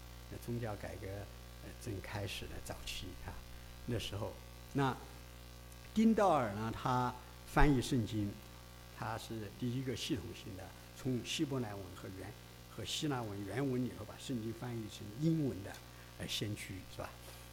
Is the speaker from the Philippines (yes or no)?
no; China; 啊，我们中国人讲的男子汉大丈夫